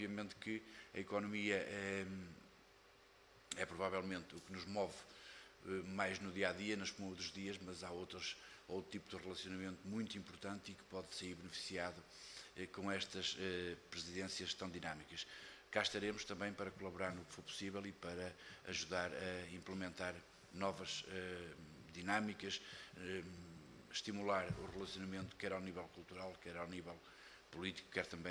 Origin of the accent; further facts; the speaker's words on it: Porto, Portugal; Sou oriundo da zona norte de Portugal, do Porto, do distrito do Porto